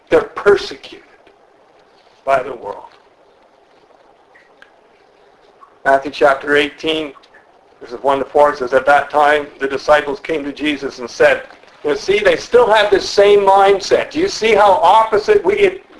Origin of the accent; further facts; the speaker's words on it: Canada; now in United States; I was born as a Canadian, and I'm therefore a Canadian citizen by birth. But I became an American citizen by naturalization